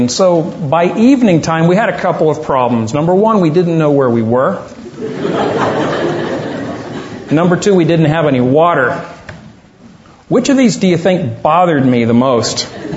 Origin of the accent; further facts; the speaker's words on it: Texas, United States; I grew up in Texas, and I had two brothers, still do.